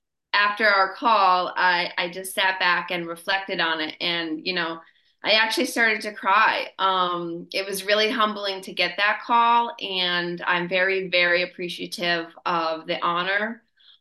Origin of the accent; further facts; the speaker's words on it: Grand Gorge, New York, United States; As you know, I came from Stanford, a K-12 school, very small. Grew up in an even smaller town, Grand Gorge